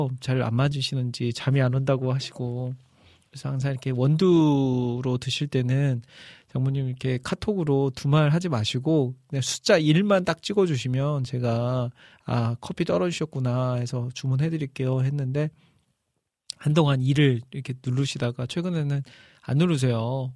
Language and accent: Korean; Iksan, North Jeolla, South Korea; 이제 제가 살고 있는 곳이 제 고향이 익산이에요. 근데 익산은 충청도와 전라도가 이렇게 딱 만나는 지점이라 이 전라도 사투리도 있지만 충청도 사투리도 섞여 있거든요. 그래서 저도 모르게 네, 금깨 막 이런 것도 쓰고